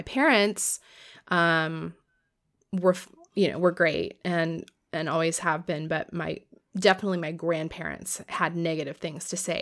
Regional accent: Florida, United States; given that I grew up in Florida, not hearing, you know, accurate stories of the treatment of Black people in the United States.

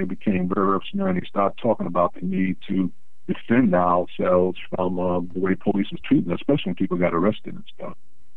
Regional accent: Roanoke, Virginia, United States; we're from the South originally. I was actually born in Roanoke, Virginia, also known as the Star City of the South. Some people would debate that, but that's my hometown nonetheless.

